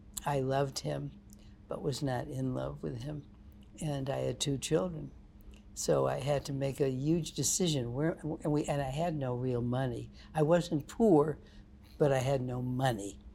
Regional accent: Syracuse, New York, United States; also born or lived in Utica; was growing up, I was born in Utica, New York. And then we moved to Syracuse, New York.

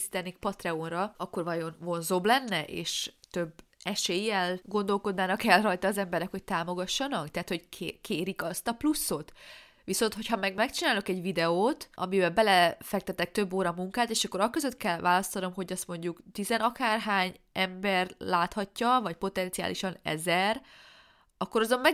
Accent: Transylvania, Romania; hogy én azt érzem, hogy azzal, hogy én erdélyi vagyok, mindig kevesebb lehetőségem lesz, mint a budapestieknek.

